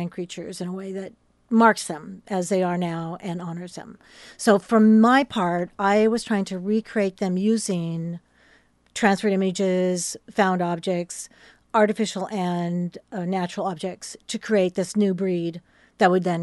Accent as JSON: {"language": "English", "town": "Portland", "region": "Oregon", "country": "United States", "tie": "born or raised there", "also_born_or_lived": "Eugene", "said": "Yes. I was born and raised in the Portland area. Mm-hmm. My family had a house at Cannon Beach for a long time. And then I moved to Eugene and went to school in Eugene."}